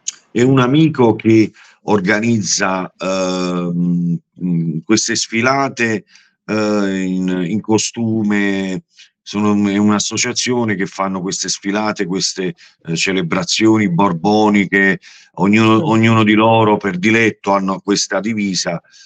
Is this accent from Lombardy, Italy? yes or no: no; Naples, Campania, Italy; Io poi sono di Secondigliano, nato e cresciuto a Secondigliano, ho avuto tante esperienze qui a Secondigliano.